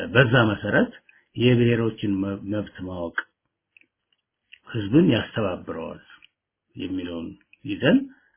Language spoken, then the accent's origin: Amharic; Addis Ababa, Ethiopia; እኔ አዲስ አበባ ነው ተወልጄ ያደግኩት፣ ገጠር አላውቀም